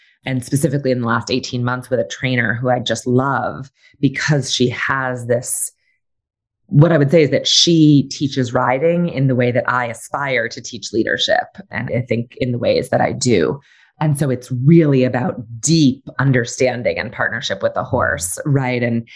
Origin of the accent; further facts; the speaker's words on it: Hartford, Connecticut, United States; We grew up in Hartford, Connecticut, which with all love and respect is kind of a shitty New England city